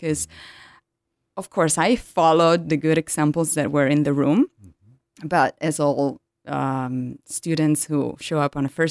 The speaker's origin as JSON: {"language": "English", "country": "Italy", "second_language": "English", "said": "which was a funny story because I'm from Italy."}